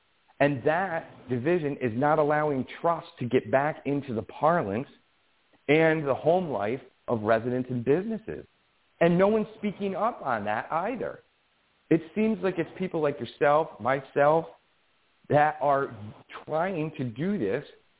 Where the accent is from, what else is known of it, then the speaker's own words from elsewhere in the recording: Colonie, New York, United States; also born or lived in Albany; So I was conceived in Albany, and then when my mother was pregnant with me, we moved to Colony, and then I've worked, you know, in Albany